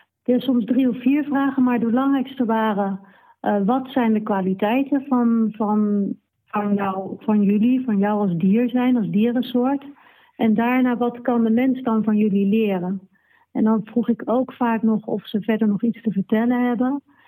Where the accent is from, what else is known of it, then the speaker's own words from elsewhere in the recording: Rotterdam, South Holland, Netherlands; Ja, en we komen allebei uit Rotterdam, dus dat is wel weer grappig.